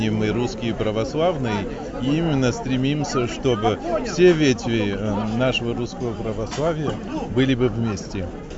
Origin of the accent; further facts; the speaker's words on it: Paris, Île-de-France, France; я, например, из Парижа, и наш экзархат, он под Константинополем находится. Но тем не менее мы русские православные